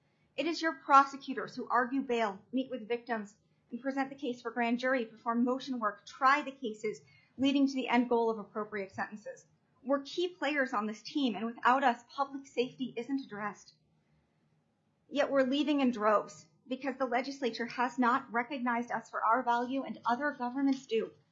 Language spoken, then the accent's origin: English; Juneau, Alaska, United States; I'm from Juneau.